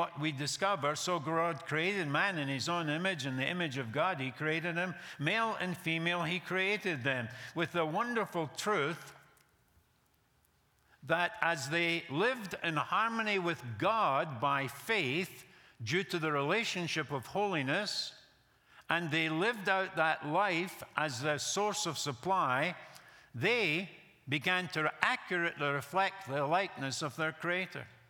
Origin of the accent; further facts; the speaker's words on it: United States; now in United Kingdom; But I'm an American, I say personal, you know?